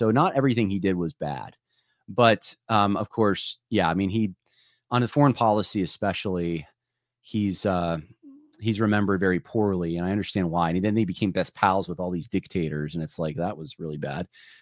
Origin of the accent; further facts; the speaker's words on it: New York, United States; also born or lived in California / North Carolina / Virginia; I mean, I'm a Californian by birth and I'm a Californian by heart still. And I've realized that over time, like being even in New York and raised primarily in New York and then living in North Carolina and Virginia